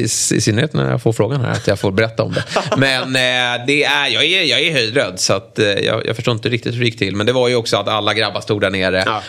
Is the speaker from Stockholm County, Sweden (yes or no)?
yes; Lidingö, Stockholm County, Sweden; jag var med i Lidingös... Där jag är uppvuxen då.